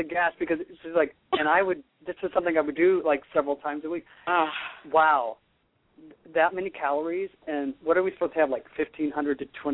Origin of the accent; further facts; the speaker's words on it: Ohio, United States; Like, I grew up with that in Ohio, let me tell you.